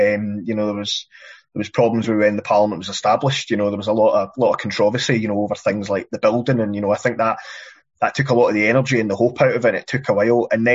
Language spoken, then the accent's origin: English; Glasgow, Scotland, United Kingdom; I'm as proud a Glaswegian as I am a Scot